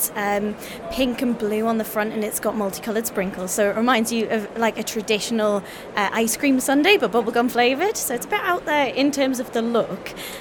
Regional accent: Newcastle, North East England, United Kingdom; No, we're from Newcastle, born and bred.

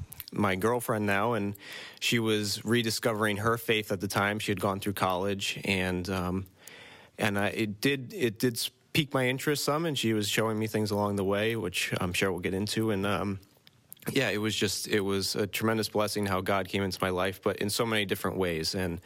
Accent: Rhode Island, United States; now in Maine, United States; I'm originally from Rhode Island and recently moved to the state of Maine.

